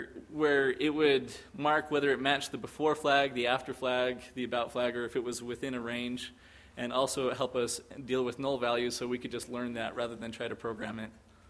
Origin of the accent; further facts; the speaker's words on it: Provo, Utah, United States; born there; I was born in the Provo Hospital, but my parents resided in Orem.